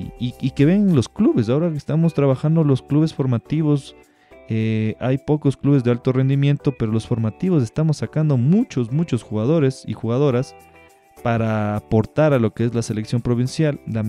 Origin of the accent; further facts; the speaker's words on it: Ecuador; todo aquí en Quito. No sé cómo es en sus provincias, no sé cómo es en sus países, pero así pasa aquí en mi país.